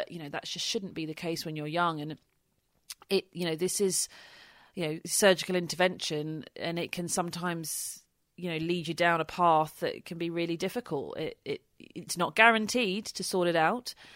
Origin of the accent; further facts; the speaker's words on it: United Kingdom; But obviously we're British and just sort of in amongst it all.